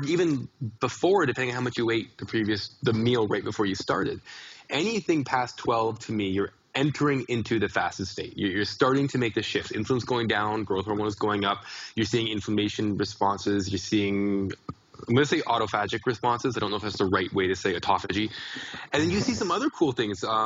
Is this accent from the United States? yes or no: no; Canada; because I'm a Canadian